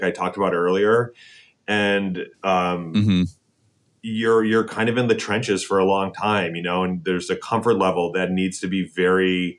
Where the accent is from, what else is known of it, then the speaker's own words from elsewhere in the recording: Detroit, Michigan, United States; I'm from Detroit.